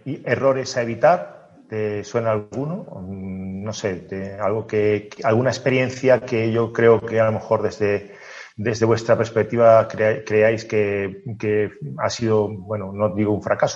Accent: Venezuela; yo me crié en Latinoamérica, en Venezuela, y bueno, conozco un poquillo la cultura y la idiosincrasia latinoamericana, porque lo viví, estoy allí viviendo

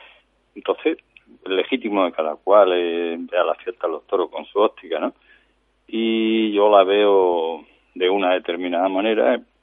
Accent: Extremadura, Spain; Por aquí, por mi tierra, es como muy, muy complicado. En Extremadura está todo bastante, bastante, bastante uniforme

